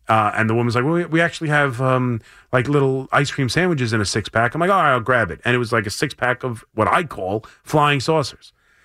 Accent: Long Island, New York, United States; I grew up in Long Island.

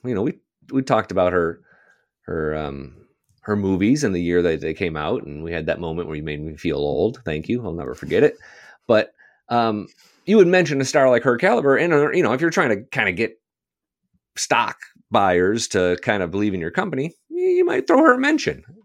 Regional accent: Midwest, United States; accent: Midwest; When I say it like that, my Midwest accent really comes out.

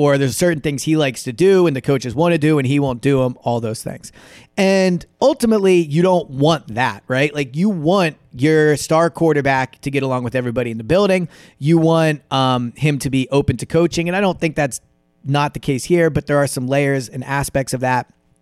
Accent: Philadelphia, Pennsylvania, United States; I grew up in Philadelphia. I'm a product of the public school system.

